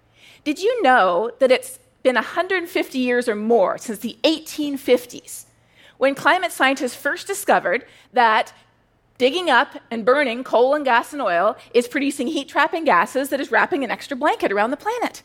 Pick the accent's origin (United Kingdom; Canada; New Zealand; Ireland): Canada; now in United States; "No," I said, "I'm Canadian."